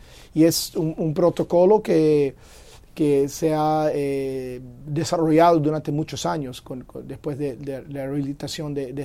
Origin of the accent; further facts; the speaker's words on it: Havana, Cuba; born there; Yo nací en La Habana